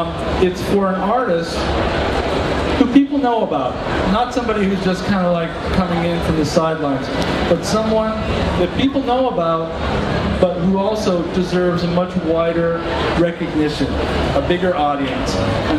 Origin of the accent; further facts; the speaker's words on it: New York City, New York, United States; I'm from New York.